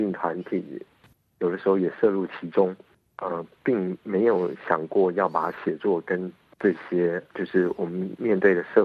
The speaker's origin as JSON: {"language": "Chinese", "country": "Taiwan", "tie": "born or raised there", "said": "在我从小在比如说在台湾受到的一个主流价值系统"}